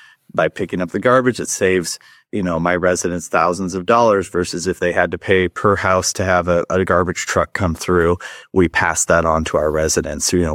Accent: Salem, Oregon, United States; Yeah, it's born and raised in Salem.

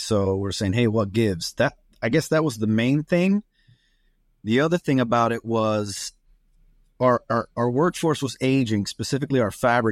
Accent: Miami, Florida, United States; I grew up in Miami, Florida, 45 minutes south, and I never knew there was a marine industry in Fort Lauderdale.

